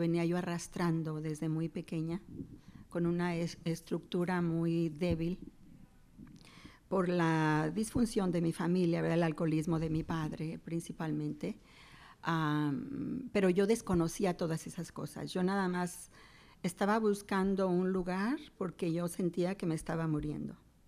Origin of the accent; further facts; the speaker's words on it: Mexico; moved away as an adult; Después de que me casé, ya me vine de México a los 18 años.